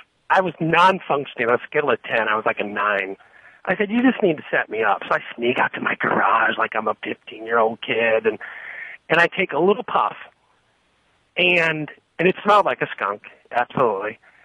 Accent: Maplewood, United States; when I was a kid, I grew up near Maplewood, and I was, even then I was somewhat of a foodie.

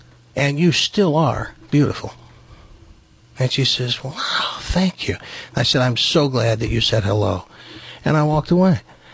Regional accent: Tennessee, United States; And he said, where the hell are you from? I said, I'm from Tennessee.

